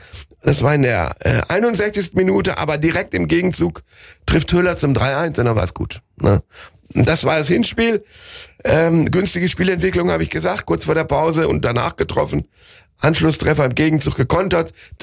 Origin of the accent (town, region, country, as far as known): North Rhine-Westphalia, Germany; born or raised there